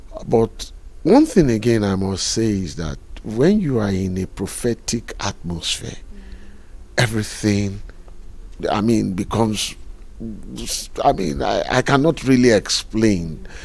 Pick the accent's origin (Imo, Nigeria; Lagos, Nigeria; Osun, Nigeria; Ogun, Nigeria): Lagos, Nigeria; I'm coming from Nigeria. Lagos, Nigeria, that's where I come from.